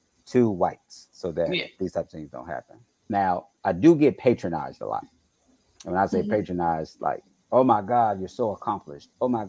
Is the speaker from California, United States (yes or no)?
no; Chicago, Illinois, United States; I'm from Chicago. … not crazy yet. … from around the block from where I'm mm-hmm. from.